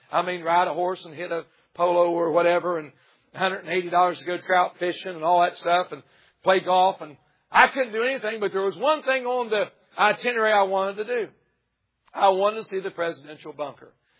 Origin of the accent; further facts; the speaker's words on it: West Virginia, United States; I'm from West Virginia, born and raised there, pastor there for over 10 years, and that's my heritage.